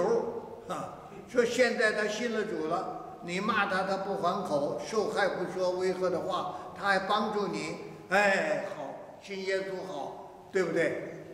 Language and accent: Chinese; China; 假如说我们中国人讲“人不为己，什么